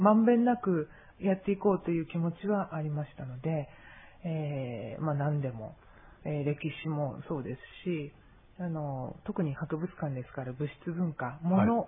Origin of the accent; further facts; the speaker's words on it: Saitama, Japan; also born or lived in Kanagawa / Hokkaido; 神奈川県で生まれて、